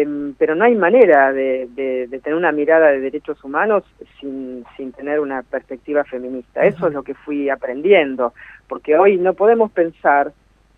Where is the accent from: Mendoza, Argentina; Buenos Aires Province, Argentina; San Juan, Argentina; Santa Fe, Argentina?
Buenos Aires Province, Argentina; Necochea; now in La Plata, Argentina; yo soy de Necochea y cuando me vine a La Plata me convertí